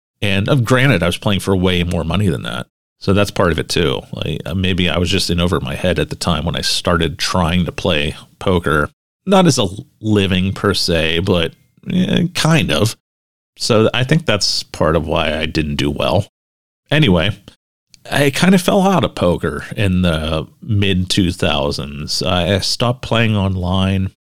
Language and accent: English; Pittsburgh, Pennsylvania, United States; I'm from Pittsburgh, and we have a casino right in Pittsburgh